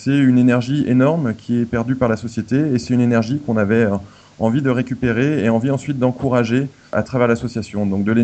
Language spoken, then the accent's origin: French; Annecy, Auvergne-Rhône-Alpes, France; sachant que je suis originaire de Haute-Savoie, à Annecy. Proche de la nature